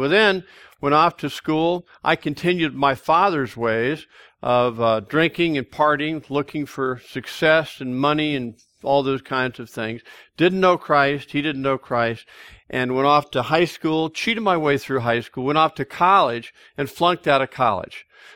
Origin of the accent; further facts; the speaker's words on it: Colorado Springs, Colorado, United States; And so there we are growing up in Colorado Springs.